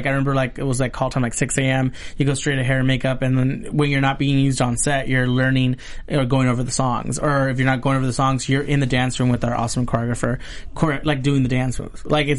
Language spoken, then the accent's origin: English; West Covina, California, United States; I grew up in West Covina. I went to school there.